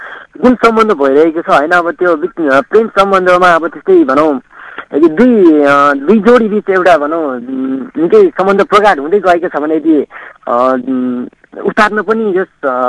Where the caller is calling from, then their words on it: Mane Bhanjyang, Koshi Province, Nepal; हजुर म भोजपुरको friendship media group माने भन्ज्याङबाट एउटा छत्री हो त।